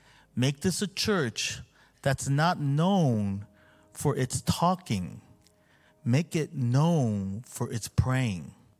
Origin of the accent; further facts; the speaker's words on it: South Korea; I grew up in Korea where there's springs, right?